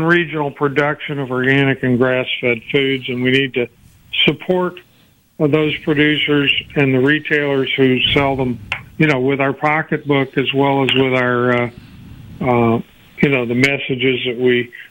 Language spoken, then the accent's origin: English; Texas, United States; Well, I grew up in Southeast Texas, so I'm quite familiar with the power of the oil companies and the chemical companies